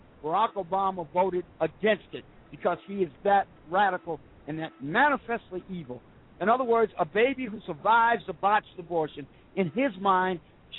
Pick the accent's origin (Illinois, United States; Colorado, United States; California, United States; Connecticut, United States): Illinois, United States; now in Georgia, United States; I reside now in the state of Georgia. I'm an expatriate from Illinois.